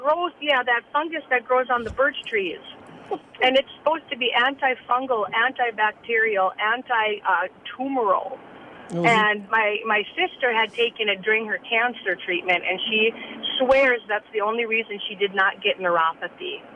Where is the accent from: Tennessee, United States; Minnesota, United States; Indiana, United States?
Minnesota, United States; Side Lake; I grew up in Side Lake, but I live north of Nashwauk, I work in Hibbing.